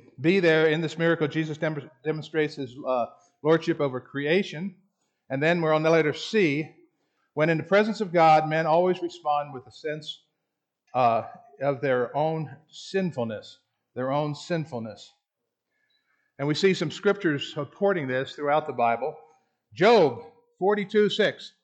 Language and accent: English; Florida, United States; When I grew up in Florida, and we'd always go to Crescent Beach, which is just south of St. Augustine